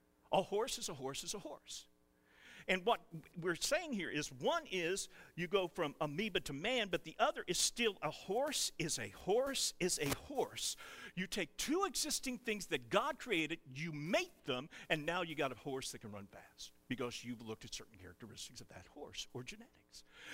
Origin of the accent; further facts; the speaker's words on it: Kentucky, United States; But in my home state of Kentucky, and where your family comes from, we have horses raised to what?